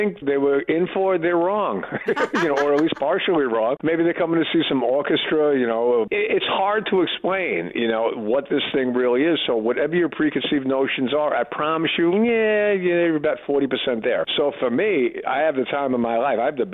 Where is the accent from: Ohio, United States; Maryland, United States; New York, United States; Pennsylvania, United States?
New York, United States; New York City; Listen, growing up in New York City in the five boroughs